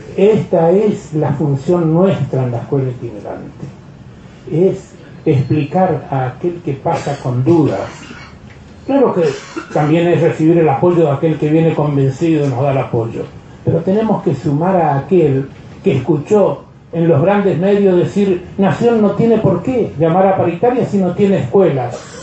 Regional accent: Northeast Argentina, Argentina; somos NEA, nosotros somos Argentina, nosotros somos patria

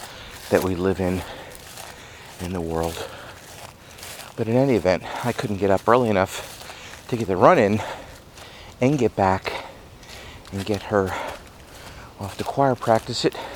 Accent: New Jersey, United States; it tends to make it feel a little less like the traditional Christmas holiday spirit that I grew up with up in New Jersey.

